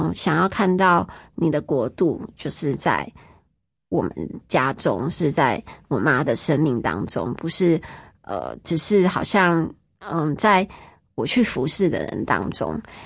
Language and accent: Chinese; Taiwan; 身为亚洲人我是非常骄傲的，身为我是台湾人我是非常骄傲的